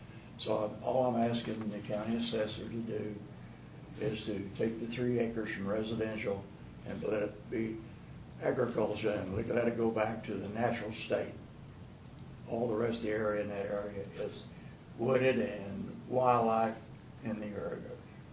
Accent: Joplin, Missouri, United States; I'm from Joplin, Missouri.

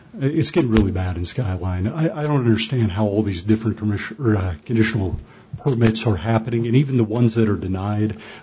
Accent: Overland Park, Kansas, United States; now in Branson, United States; I grew up in the Overland Park, Kansas City area. I've been working in Branson for over a dozen years. I have lived here full-time in Branson since early 2020

